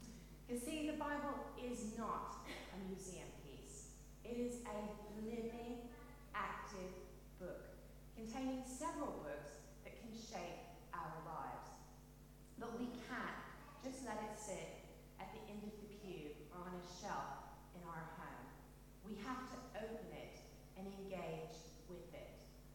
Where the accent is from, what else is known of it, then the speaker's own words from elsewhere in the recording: Kentucky, United States; accent: mix; now in England, United Kingdom; I'm originally from Kentucky, but I've been in England now for 19 years. So I have a bit of a mix of an accent.